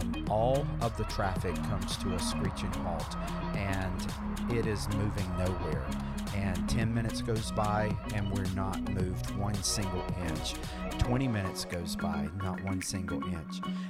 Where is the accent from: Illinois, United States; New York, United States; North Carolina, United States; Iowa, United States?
North Carolina, United States; Growing up in North Carolina, this reminds me of Black Mountain.